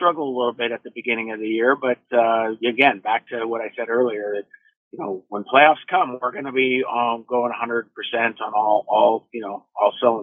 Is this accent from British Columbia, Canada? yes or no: no; Thunder Bay, Ontario, Canada; back in Thunder Bay in my hometown.